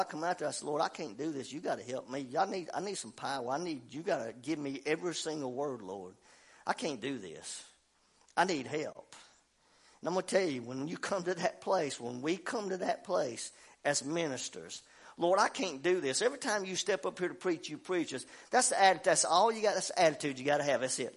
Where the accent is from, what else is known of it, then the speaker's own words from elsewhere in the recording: Murfreesboro, Tennessee, United States; now in Athens, United States; Especially Murfreesboro, my hometown. I get turned around in places now.